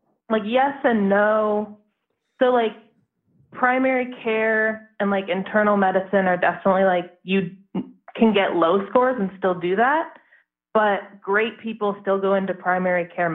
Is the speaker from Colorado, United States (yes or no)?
yes; Colorado, United States; Yeah. I'm from Colorado.